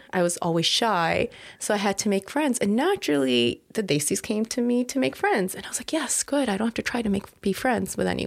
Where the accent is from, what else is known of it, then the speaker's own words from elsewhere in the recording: Toronto, Ontario, Canada; So elementary school, my brother and I were the only Indians in the school. Wow. We grew up in Toronto.